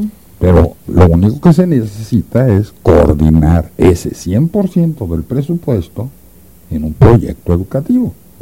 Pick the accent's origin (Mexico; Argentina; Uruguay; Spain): Mexico